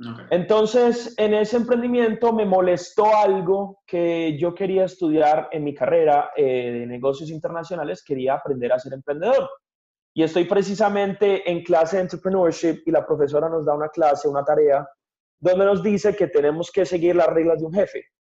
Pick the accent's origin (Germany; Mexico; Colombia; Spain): Colombia; Medellín, Antioquia; 33 años, nacido y criado en Colombia, en Medellín, Colombia, una de las ciudades más lindas del mundo. Pero desafortunadamente, nací y crecí en Medellín en los 90s, pues crecí en los 90s, viví en los 90s, en la era de Pablo Escobar.